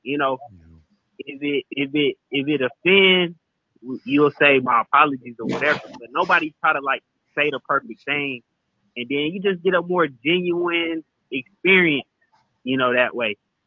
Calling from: San Diego, California, United States; Yo, this is … San Diego.

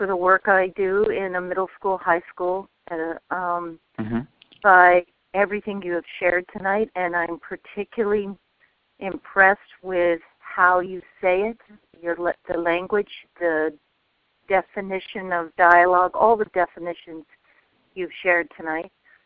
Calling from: Vermont, United States; I'm calling from Vermont

